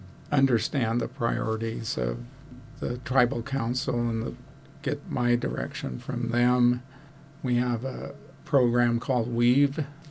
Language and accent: English; Wrangell, Alaska, United States; I was born and raised in Wrangell. There were a lot of younger families and just a lot happening here.